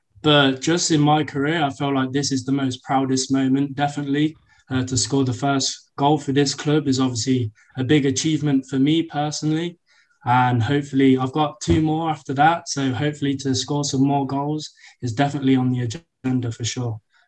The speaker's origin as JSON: {"language": "English", "town": "Rugby", "region": "West Midlands", "country": "United Kingdom", "said": "So I'm from Rugby in the UK."}